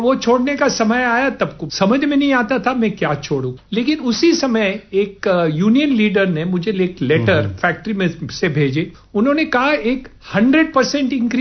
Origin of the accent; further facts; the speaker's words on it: India; born there; मेरा जन्म तो हिंदुस्तान में हुआ है 1950।